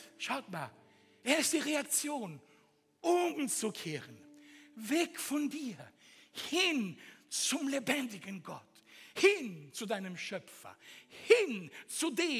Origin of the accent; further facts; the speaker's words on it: Italy; Erstens, ich bin Italiener und ich schaffe es nicht, keinen Druck zu machen.